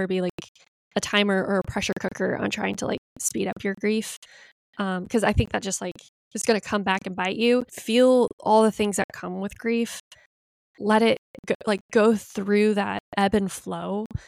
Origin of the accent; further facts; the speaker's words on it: United States; as an American, as someone who lives in the US, like we are generally a very impatient society.